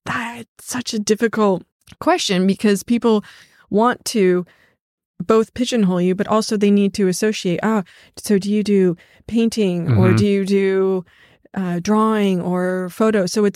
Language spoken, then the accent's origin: English; Kansas, United States; oh, I'm from the Midwest and I'm from Kansas and I'm an artisan